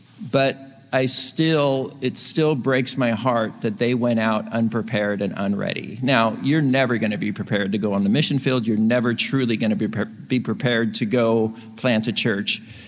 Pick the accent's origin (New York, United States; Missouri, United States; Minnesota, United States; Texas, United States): Texas, United States; some were my teaching mentors, and we're from Texas.